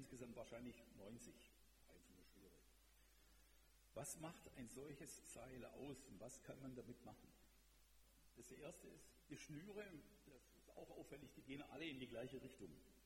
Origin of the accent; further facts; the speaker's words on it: Baden-Württemberg, Germany; So, ich bin Schwabe, mehr reiße ich nicht ab.